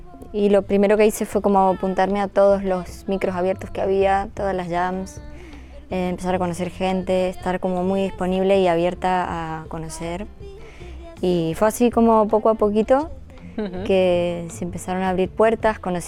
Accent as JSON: {"language": "Spanish", "region": "Mendoza", "country": "Argentina", "lives_now": "Barcelona, Spain", "said": "Siempre desde casa, yo soy de Mendoza, de la provincia de Mendoza"}